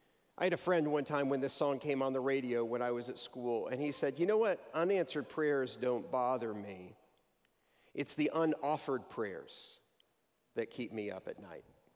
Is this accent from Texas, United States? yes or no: yes; Texas, United States; I grew up in Texas